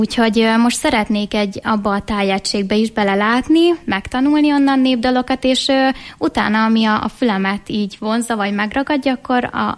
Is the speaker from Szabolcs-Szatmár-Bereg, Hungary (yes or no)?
yes; Szabolcs-Szatmár-Bereg, Hungary; born there; És ez onnan is ered szerintem, hogy amúgy én Szabolcs megyében születtem